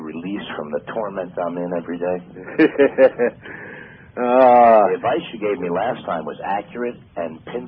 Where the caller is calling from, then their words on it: Florida, United States; I'm calling from Florida.